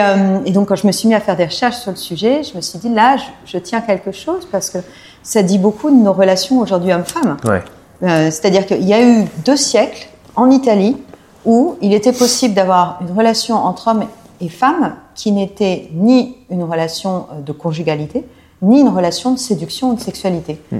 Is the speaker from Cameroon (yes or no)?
no; Japan; j'ai grandi en fait au Japon avec mes parents. Donc, tout mon collège-lycée, je l'ai fait au Japon. Mais il se trouve que mes grands-parents viennent d'ici.